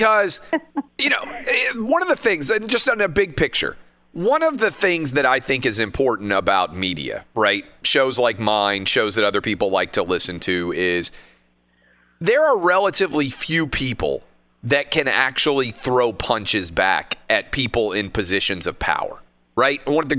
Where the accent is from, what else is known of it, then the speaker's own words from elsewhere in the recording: Nashville, Tennessee, United States; we just had this happen in Nashville, my hometown.